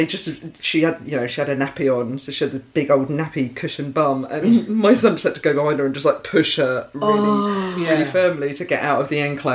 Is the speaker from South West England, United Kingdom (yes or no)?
no; East of England, United Kingdom; growing up in Essex, you know, especially during the time of the Gulf War